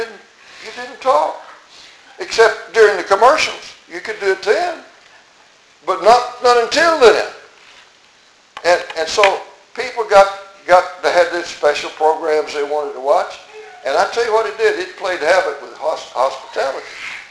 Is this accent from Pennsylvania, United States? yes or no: no; Virginia, United States; When I was growing up in Virginia, we lived up in the woods, really.